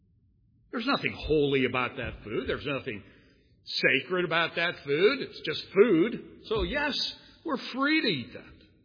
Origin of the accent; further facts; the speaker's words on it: Ireland; Being Irish